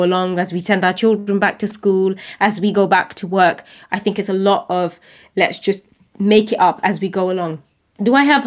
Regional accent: United Kingdom; sometimes I find those questions really difficult, especially as a British Bangladeshi woman.

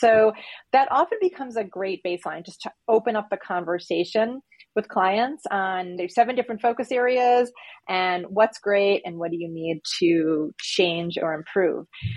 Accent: New York, United States; now in Denver, United States; I live in Colorado. I live in Denver, but I'm from New York, which I think is relevant because I have some mixture of, got more of that New York vibe, but the Colorado lifestyle, which I love.

